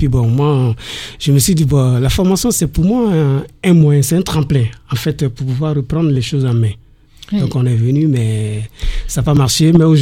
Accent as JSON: {"language": "French", "country": "Côte d’Ivoire", "moved": "as an adult", "lives_now": "France", "said": "je suis originaire de la Côte d'Ivoire."}